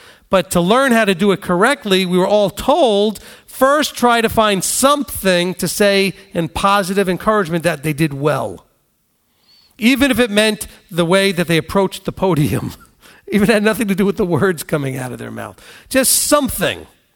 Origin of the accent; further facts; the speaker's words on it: New York, United States; I can tell you that. I'm a New Yorker.